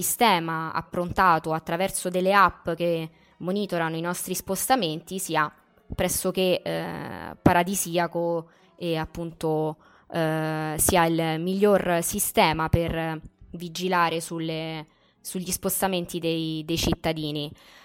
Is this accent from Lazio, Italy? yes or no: yes; Rome, Lazio, Italy; parlo per me che sono di Roma